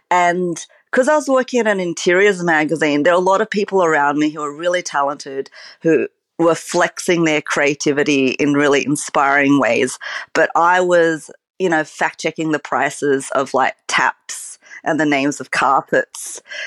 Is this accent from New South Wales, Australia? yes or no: yes; Cabramatta, New South Wales, Australia; I grew up in Cabramatta, where there's like a very, and still is, a strong like Vietnamese kind of like culinary influence in the area because of the refugees who had come out after the Vietnam War.